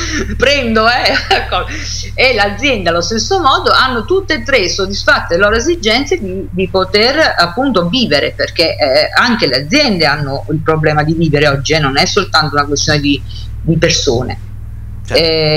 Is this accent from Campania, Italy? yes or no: yes; Naples, Campania, Italy; now in Bologna, Italy; Io sono di Napoli, non sono bolognese.